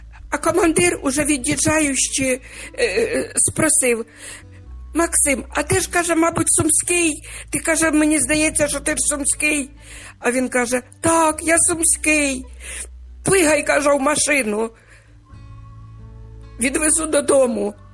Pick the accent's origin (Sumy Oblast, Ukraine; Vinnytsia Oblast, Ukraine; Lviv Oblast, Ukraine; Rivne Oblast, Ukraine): Sumy Oblast, Ukraine; Sumy; на захист нашого рідного міста Суми, в якому я народилася, в якому народилися мої діти, онуки, мої правнуки.